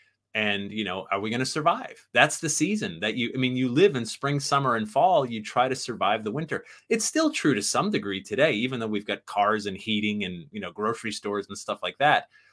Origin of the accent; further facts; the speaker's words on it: Sandy Hook, Connecticut, United States; Way back in the beginning, I was the young whippersnapper growing up in Sandy Hook, Connecticut, and the town next to Sandy Hook is Monroe, Connecticut